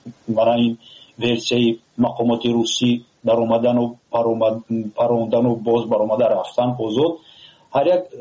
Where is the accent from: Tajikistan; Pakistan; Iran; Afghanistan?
Tajikistan; ما تاجیک هستیم